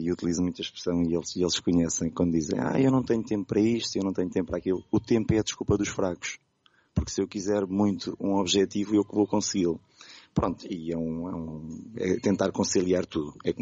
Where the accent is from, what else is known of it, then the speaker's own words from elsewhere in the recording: Águeda, Centro, Portugal; eu tirei a formação em 2012, sou da Águeda.